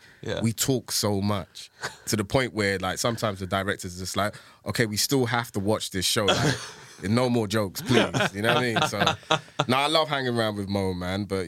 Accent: Tottenham, London, United Kingdom; I grew up in Tottenham, so you can imagine I'm traumatized.

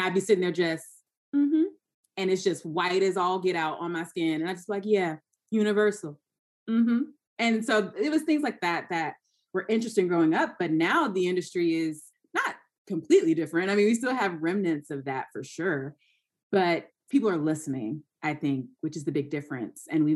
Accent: Georgia, United States; also born or lived in North Carolina; now in New York, United States; I moved from Georgia. I went to school in North Carolina. I'm a Southern girl.

